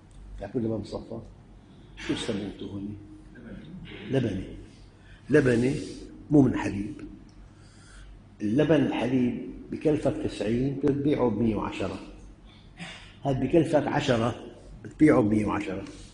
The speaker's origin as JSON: {"language": "Arabic", "town": "Damascus", "region": "Damascus Governorate", "country": "Syria", "said": "مات الدفن بحي بمكان باب صغير عندنا بالشام"}